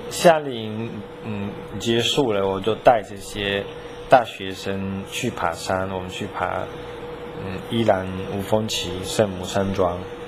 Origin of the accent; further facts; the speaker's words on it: Italy; Chinese is a second language; 我们意大利人很直的。